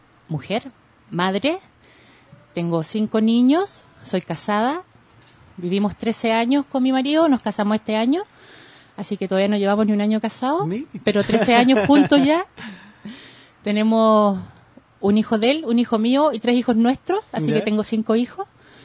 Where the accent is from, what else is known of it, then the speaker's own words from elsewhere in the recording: Rancagua, O'Higgins, Chile; mi papá estaba en Santiago, nosotros somos de Rancagua, nací en Rancagua